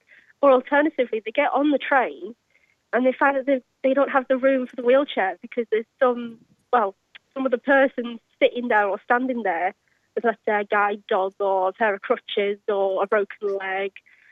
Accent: Durham, North East England, United Kingdom; Well, I'm from Durham. It's a very small city, but in actual fact, I used to call it a village. It's that small.

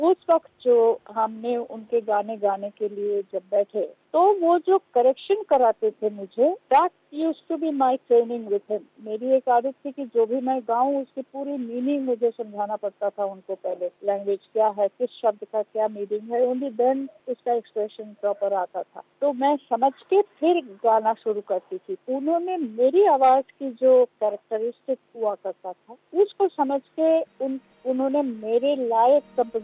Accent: West Bengal, India; I am from Bengal, मैं बंगाली हूँ, तो मुझे उर्दू के साथ कोई बिल्कुल कुछ भी नहीं था नाता।

